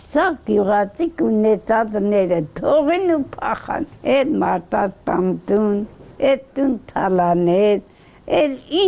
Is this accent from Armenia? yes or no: no; Western Armenia, Turkey; Մենք արևմտյան Հայաստանից ենք գարդվել ենք